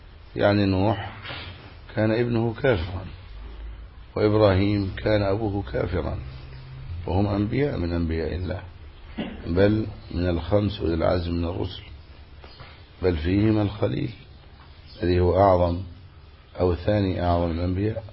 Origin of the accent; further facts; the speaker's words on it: Egypt; هناك أمثلة باطلة، مثل عندنا في مصر